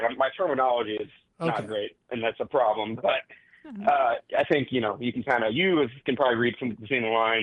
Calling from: Missouri, United States; calling from Missouri.

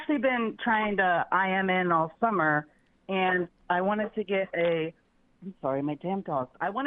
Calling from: Ohio, United States; I'm calling from the Mahoning Valley in Ohio.

